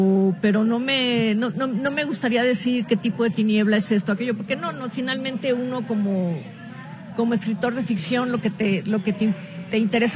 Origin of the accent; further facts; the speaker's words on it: Veracruz, Mexico; soy de Veracruz